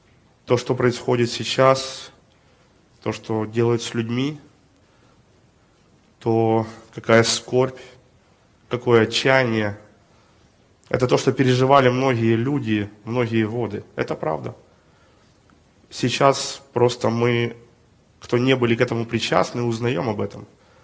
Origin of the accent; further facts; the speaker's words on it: Ukraine; Я родился в Украине, хоть родился в Советском Союзе, или, скажем так, при Советском Союзе. И рос в семье, где очень любили страну, любили Украину.